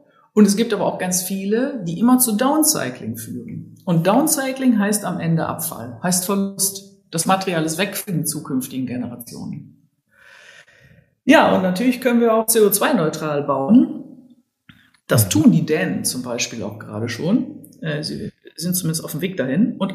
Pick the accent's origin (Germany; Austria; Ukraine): Germany; North Rhine-Westphalia; now in Cologne, Germany; Ich komme ja aus dem Ruhrgebiet.